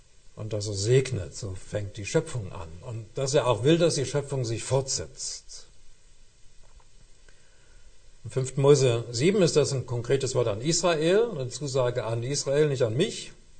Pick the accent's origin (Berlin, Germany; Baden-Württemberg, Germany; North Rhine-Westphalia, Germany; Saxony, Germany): Saxony, Germany; Leipzig; born there; Ich bin ja in Leipzig geboren worden, das ist schon eine Weile her. Mein Vater stammt auch von dort.